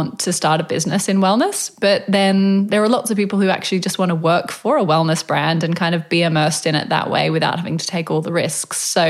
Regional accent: Australia; as an Aussie small town girl like you

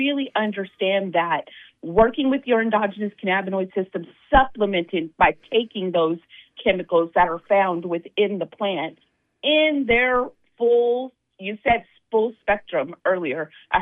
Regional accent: Mississippi, United States; I'm from Mississippi. I was born there.

